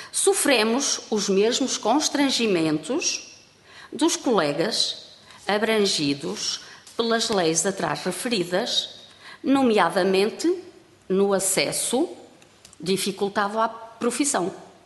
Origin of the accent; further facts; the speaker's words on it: Celorico de Basto, Norte, Portugal; nós de Solico de Basto, lá do Ponto Norte.